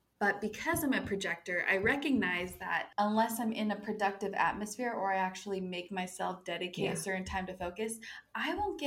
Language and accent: English; Salt Lake City, Utah, United States; born there; And I was born in Salt Lake City, Utah.